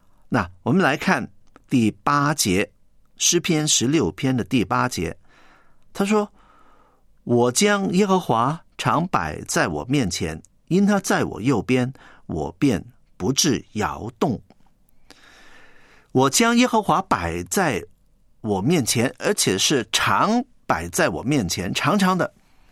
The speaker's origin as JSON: {"language": "Chinese", "region": "Guangdong", "country": "China", "said": "我们广东人呢有一句话"}